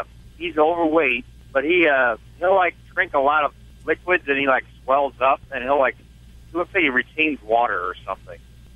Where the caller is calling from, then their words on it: Effingham, Illinois, United States; I'm near Effingham, Illinois.